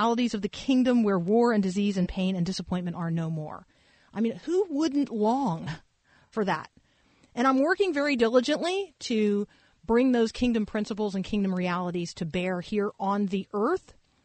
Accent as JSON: {"language": "English", "town": "Tampa", "region": "Florida", "country": "United States", "tie": "born or raised there", "also_born_or_lived": "Muncie, Indiana / New Jersey / Texas / Georgia", "said": "Now, I was born in Muncie, Indiana. I was raised in Tampa, Florida. I have since lived in New Jersey, Texas, Georgia, Florida, South Carolina, and Tennessee."}